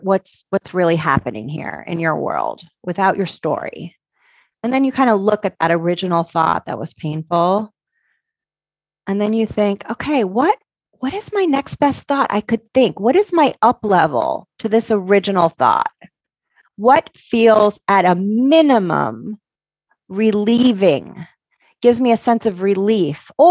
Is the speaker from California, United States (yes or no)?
no; Connecticut, United States; And I grew up in Connecticut, and Connecticut, I'm sorry to tell you New Yorkers, but Connecticut has the best pizza in the country.